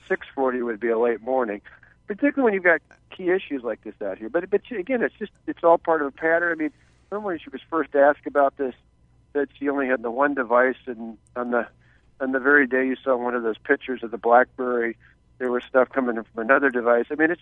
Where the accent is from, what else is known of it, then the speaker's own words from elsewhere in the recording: Midwest, United States; You know, I come from the Midwest. We're Midwestern nice. I have a Midwestern filter.